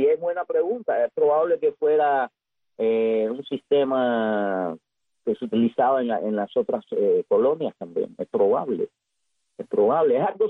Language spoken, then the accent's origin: Spanish; Havana, Cuba; yo soy habanero del Vedado, de Cojima. En el Vedado se oye el cañonazo.